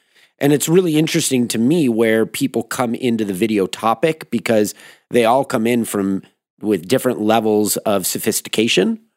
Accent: Manhattan Beach, California, United States; My homies that I grew up with in Manhattan Beach, they opened Sector 9 Skateboards, which specialize in longboards.

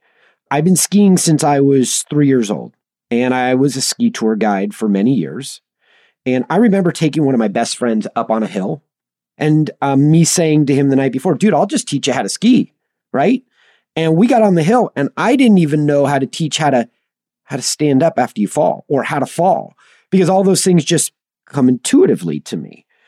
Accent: Los Angeles, California, United States; You know, I grew up in Los Angeles, had the influence of the greatest radio voices of all time

